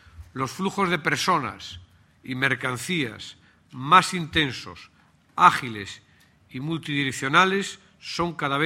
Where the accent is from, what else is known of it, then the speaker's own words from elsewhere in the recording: Galicia, Spain; que soy gallego, de una tierra española que comparte con Portugal la lengua y otras esencias fundamentales del ser y sentir de las gentes